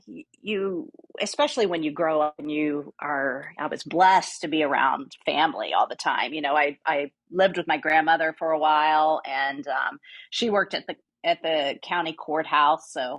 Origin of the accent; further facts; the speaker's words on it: Clay, West Virginia, United States; But I lived in Turon. I lived in Big Otter.